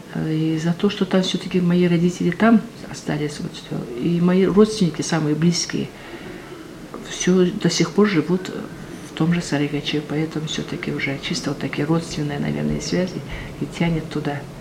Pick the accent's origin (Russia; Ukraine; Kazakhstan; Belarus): Kazakhstan; Kurkeles, Turkistan Region; born there; Я родилась в Казахстане, в Южно-Казахстанской области, из Казахстана.